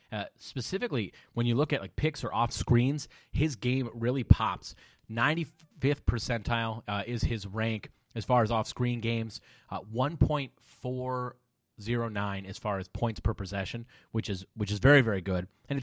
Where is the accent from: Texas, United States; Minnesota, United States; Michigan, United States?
Minnesota, United States; I will say I'm from Minnesota.